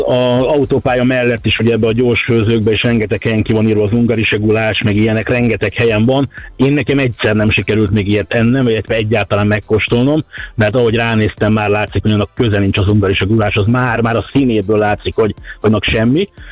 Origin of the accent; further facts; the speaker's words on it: Hungary; el tudtam neki mondani, hogy Magyarországról jöttem, és itt megálltunk a magyar napok miatt